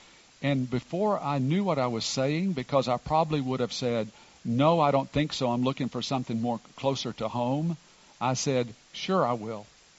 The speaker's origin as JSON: {"language": "English", "town": "Bryan", "region": "Texas", "country": "United States", "tie": "born or raised there", "said": "my mother and dad in Bryan, Texas, my hometown, were having home Bible studies"}